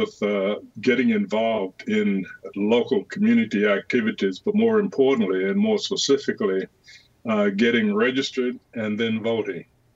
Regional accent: Georgia, United States; growing up in the South near the Atlanta area.

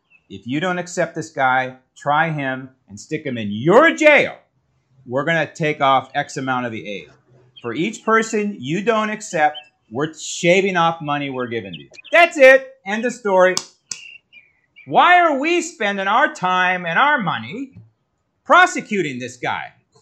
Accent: United States; No, I'm not. I'm an American.

